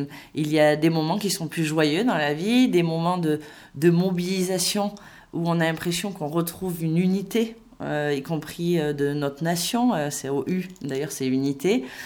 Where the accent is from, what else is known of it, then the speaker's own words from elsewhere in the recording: Toulouse, Occitanie, France; ça fait partie des petites singularités qu'on a envie de revendiquer quand on est Toulousain ou quand on est Toulousaine.